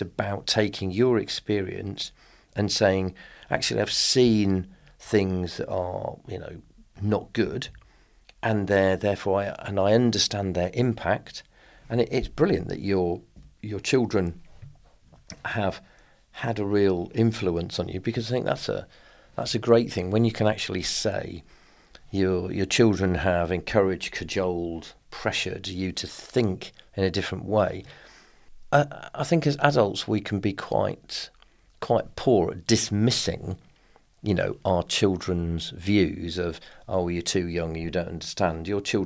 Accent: Birmingham, West Midlands, United Kingdom; hi, I'm, you know … I'm calling from Birmingham. And they'd say, Birmingham, I'd say, England.

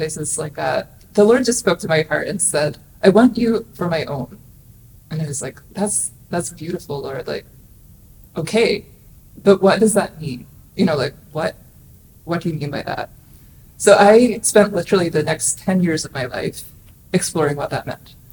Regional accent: New Brunswick, Canada; I'm from Canada. I grew up in New Brunswick, and I'm one of six kids. I'm the third of six kids. And my mother was born in England. My dad was born in the States.

